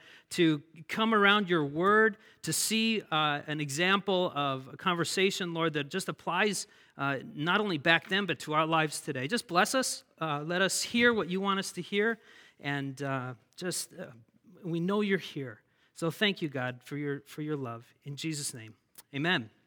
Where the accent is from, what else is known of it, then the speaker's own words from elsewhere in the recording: Minnesota, United States; I'm from Minnesota